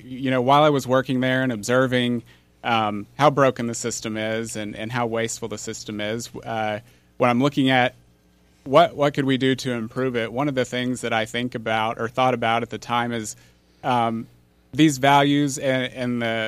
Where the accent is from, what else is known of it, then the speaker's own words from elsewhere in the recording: Carter, Oklahoma, United States; I was born and raised in Carter and went all 13 years of school at Merritt.